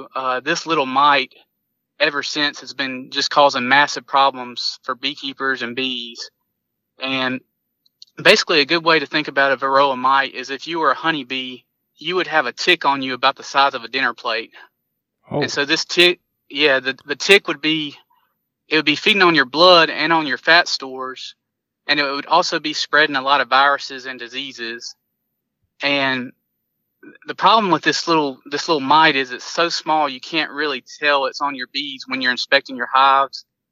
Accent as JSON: {"language": "English", "region": "North Carolina", "country": "United States", "tie": "born or raised there", "said": "Yeah, so I'm from down south. I grew up in North Carolina, and right now I live in between Charlotte and Asheville, so in the foothills of North Carolina, in Cleveland County, North Carolina."}